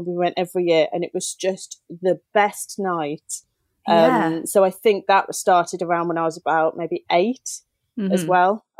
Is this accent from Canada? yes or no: no; Birmingham, West Midlands, United Kingdom; I grew up in Birmingham.